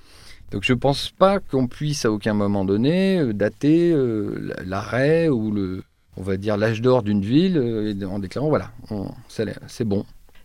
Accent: Troyes, Grand Est, France; quand j'ai grandi à Troyes, il y a donc pas mal d'années, la ville était repoussante

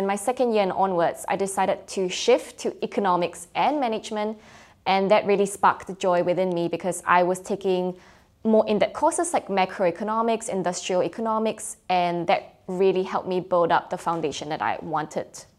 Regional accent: Singapore; now in London, United Kingdom; I'm from Singapore and I'm currently an MBA 2025 student at London Business School.

